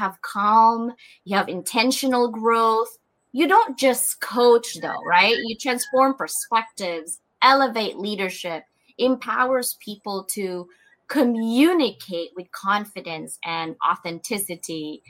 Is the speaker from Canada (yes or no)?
no; Philippines; I grew up in the Philippines. Literally, our toys were rock.